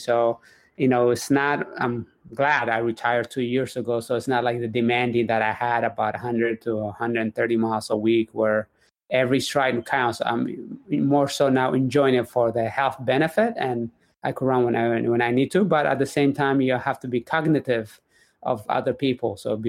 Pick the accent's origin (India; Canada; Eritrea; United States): Eritrea; born there; I was born in Eritrea in the Horn of Africa.